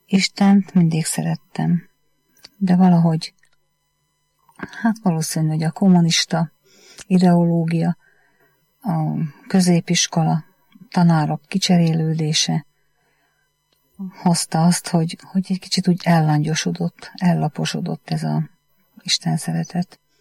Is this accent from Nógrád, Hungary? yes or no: yes; Pásztó, Nógrád, Hungary; born there; Pászton születtem.